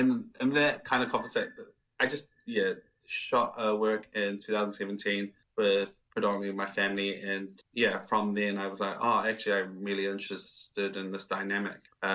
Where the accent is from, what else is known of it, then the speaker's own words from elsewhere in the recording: Nelson, New Zealand; in my experiences of growing up in Nelson, and how brownness is somewhat of a spectacle.